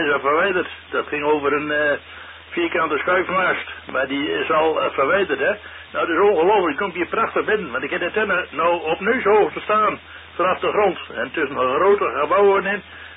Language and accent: Dutch; Wolvega, Friesland, Netherlands; En ik kom er zelf net uit Friesland vandaan. Want ik heb even van de Volk gezeten in Wolvega. Oorspronkelijk kom ik daar zelf ook weg.